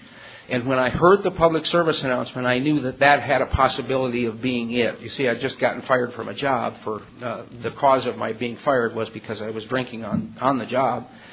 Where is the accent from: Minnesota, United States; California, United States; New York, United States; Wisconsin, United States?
Minnesota, United States; Minneapolis; Minneapolis, which is where I'm from.